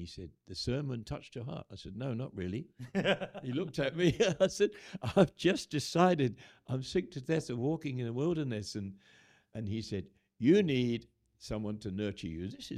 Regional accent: England, United Kingdom; now in Australia; didn't like to live there much, and so we came to Australia. In those days, we could just walk in, being English. We didn't have to have visas or anything.

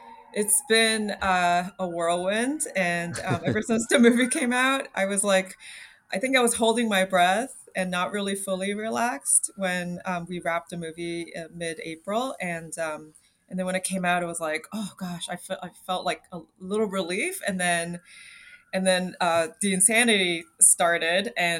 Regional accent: Toronto, Ontario, Canada; But you know, growing up in Toronto and seeing TIFF every year, I've always wanted to attend

